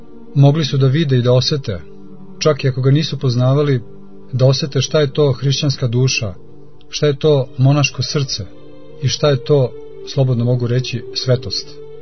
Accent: Belgrade, Serbia; iako smo rodom Beograđani obojica, obojica smo tih 70. i 80. godina živjeli taj beogradski mladalački život

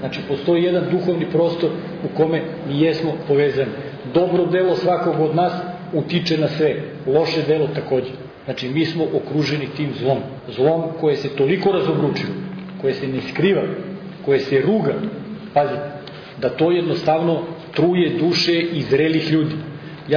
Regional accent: Serbia; Mi smo kao Srbi

